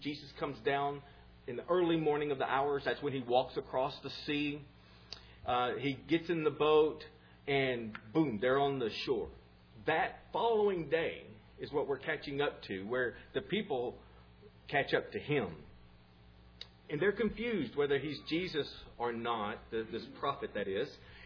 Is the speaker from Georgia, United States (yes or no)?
no; Huntsville, Texas, United States; But I say I'm from Huntsville because my teenage years, and that's where I left home and so on.